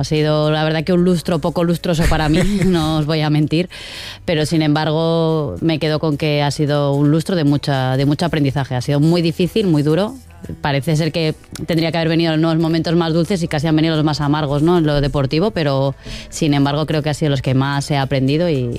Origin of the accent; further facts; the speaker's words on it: Aragon, Spain; gracias a que soy maña y he sido terca y testaruda